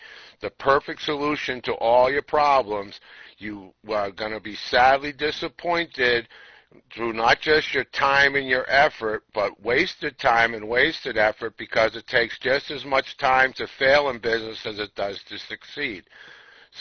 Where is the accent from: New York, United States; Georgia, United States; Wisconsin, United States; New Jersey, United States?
New Jersey, United States; I'm from New Jersey, and I'm very happy to be here.